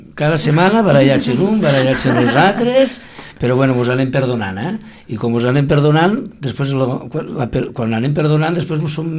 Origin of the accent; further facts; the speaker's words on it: Tortosa, Catalonia, Spain; jo sóc de Tortosa, però vinc aquí a la Mella